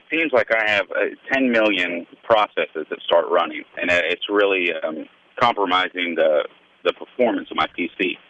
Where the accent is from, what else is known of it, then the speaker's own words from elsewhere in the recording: Louisville, Kentucky, United States; I'm not listening to you from Louisville, Kentucky. I'm from Louisville, Kentucky.